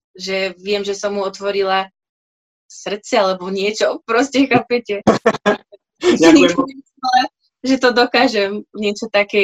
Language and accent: Slovak; Partizánske, Trenčín Region, Slovakia; ja som z Partizanského